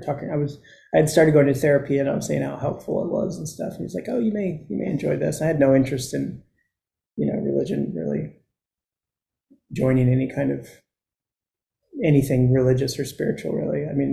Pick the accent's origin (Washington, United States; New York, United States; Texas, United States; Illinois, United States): Texas, United States; I'm from Texas.